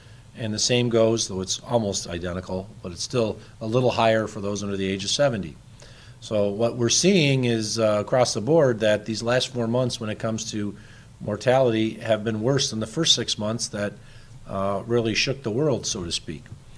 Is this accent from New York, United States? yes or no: yes; Lackawanna, New York, United States; We still have some communities like my hometown of Lackawanna